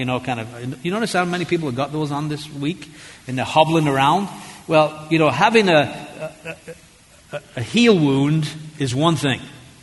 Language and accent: English; England, United Kingdom; I was raised in England, so what can you do?